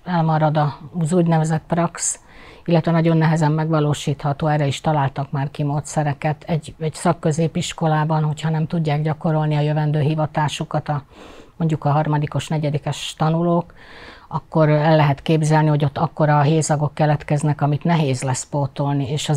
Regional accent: Slovakia; egy olyan faluból származom, ahol volt egy 1-4-es kisiskola, néhány éve már bezárták, a gyerekeket máshova íratták be a szülők, ez sorvasztott el a mi kisiskolánkat és a szomszédos falvakban is, pedig ez a Csallóköz

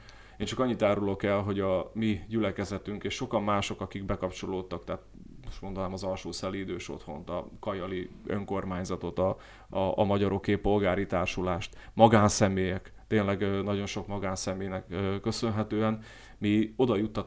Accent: Veľké Trakany, Košice Region, Slovakia; én Nagytárkányban nőttem fel 3 kilométerre az ukrán határtól

